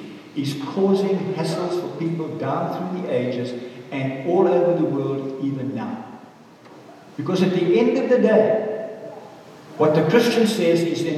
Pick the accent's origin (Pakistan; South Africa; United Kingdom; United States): South Africa; So who do you think you are? I'm a South African.